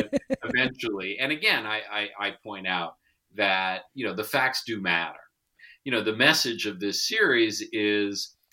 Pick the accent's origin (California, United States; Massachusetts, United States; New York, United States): New York, United States; New York City; You know, I'm also from New York, and I also grew up riding the subways.